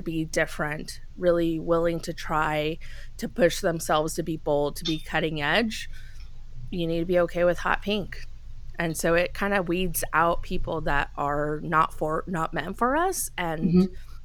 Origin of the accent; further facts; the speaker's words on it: Mexico; because I grew up in Mexico, when I was 10, I had to take the TOEFL exam